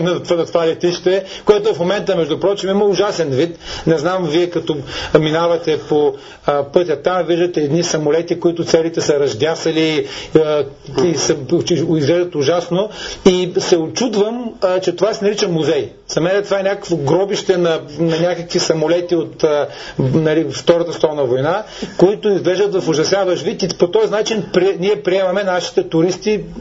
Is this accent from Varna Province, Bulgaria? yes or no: no; Sofia, Sofia City, Bulgaria; Аз съм единственият софиянец.